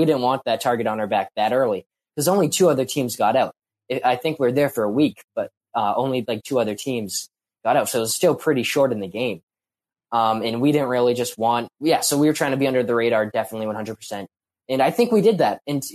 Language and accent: English; Massachusetts, United States; So she lives in California and I'm from Massachusetts.